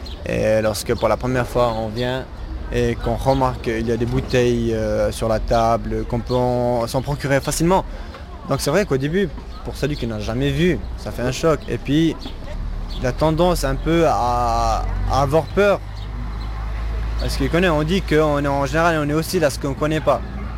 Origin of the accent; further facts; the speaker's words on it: Syria; now in Switzerland; vis en Suisse depuis une dizaine d'années. Je suis originaire de Kurde de la Syrie.